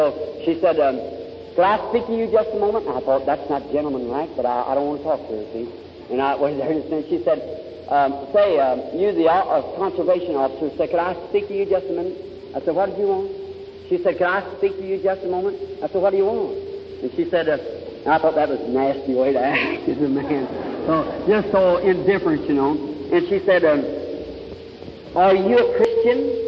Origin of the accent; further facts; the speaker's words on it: Kentucky, United States; born there; I like to hunt, and I was born in Kentucky.